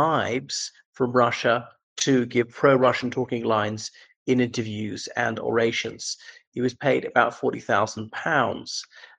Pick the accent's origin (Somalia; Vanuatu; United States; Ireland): Ireland; from Ireland.